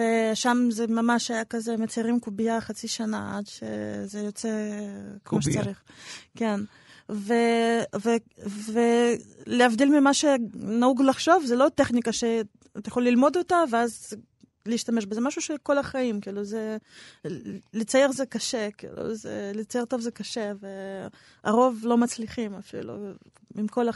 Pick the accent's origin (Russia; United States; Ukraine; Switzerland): Ukraine; Kyiv; now in Israel; למדתי בית ספר דומה בקייב, שזה גם היה בית ספר עיוני עם מגמה לאומנויות